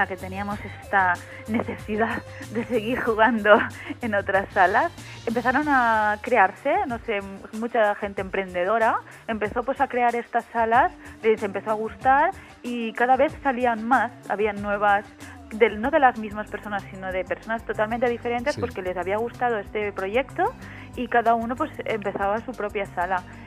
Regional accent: Valencia, Valencian Community, Spain; una especie de viajecito a Valencia, que es mi tierra

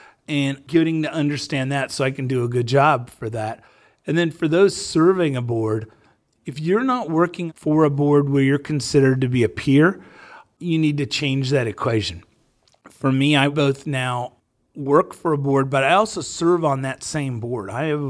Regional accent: Ozark, Missouri, United States; I was at age 21, was elected to city council in my hometown of Ozark, Missouri.

